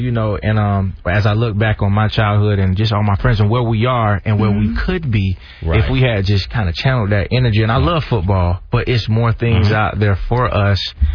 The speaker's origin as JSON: {"language": "English", "town": "Miami-Dade", "region": "Florida", "country": "United States", "tie": "born or raised there", "said": "this is the same efforts, being born and raised in Miami-Dade, are the same efforts we put in football."}